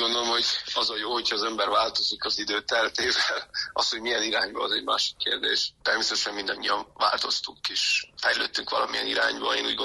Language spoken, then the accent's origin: Hungarian; Gheorgheni, Harghita, Romania; Szerencsére gyergyóiként ugye hosszabb időszakra kivetítve éljük meg.